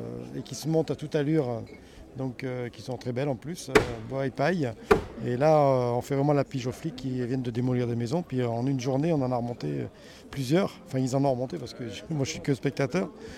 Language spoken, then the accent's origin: French; Occitanie, France; Par rapport à chez nous, à l'Arzac, où on a beaucoup de cailloux